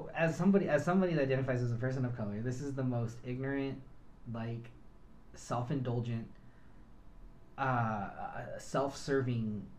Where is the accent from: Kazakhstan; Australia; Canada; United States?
United States; California; I grew up in Southern California.